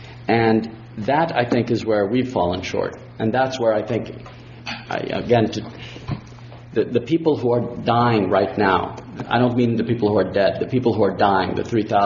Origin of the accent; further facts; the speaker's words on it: United States; is, as an American, something that I find highly, highly, highly morally troubling.